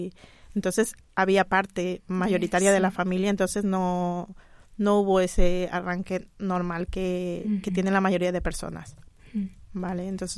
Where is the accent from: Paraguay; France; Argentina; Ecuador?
Ecuador; moved away as an adult; now in Barcelona, Spain; soy de Ecuador, vivo en Barcelona desde hace 24 años. Emigré con mis dos hijos que eran pequeños, de 3 y 1 año y 3 meses.